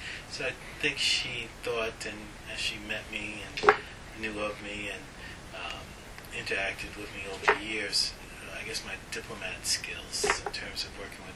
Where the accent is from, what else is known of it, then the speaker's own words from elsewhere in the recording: United States; So where am I? I'm the American sensibility.